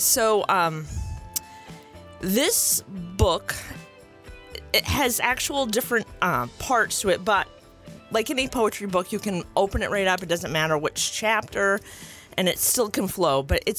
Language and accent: English; Stonington, Maine, United States; I grew up in Deer Isle, Stonington. It's my hometown